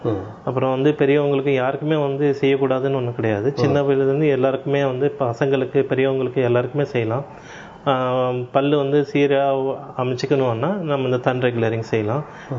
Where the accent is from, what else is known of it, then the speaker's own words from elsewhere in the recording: Sattanathapuram, Tamil Nadu, India; moved away as an adult; now in Norway; இங்கே நார்வேல 2018 அஞ்சு வருஷமாக வேலை செஞ்சுட்டு இருக்கேன். என் சொந்த ஊர் சீர்காழி பக்கத்தில் ஒரு சின்ன குக்கிராமம் சட்டநாதபுரம்னு சொல்லி. இங்கே யூரோப்புக்கு ஒரு 10 வருஷத்துக்கு முன்னாடி இங்கே வந்துட்டேன்